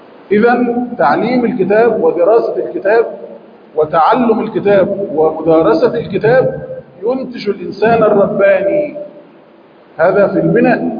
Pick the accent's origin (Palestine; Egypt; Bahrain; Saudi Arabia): Egypt; ونحن كمصريين لنا منهاج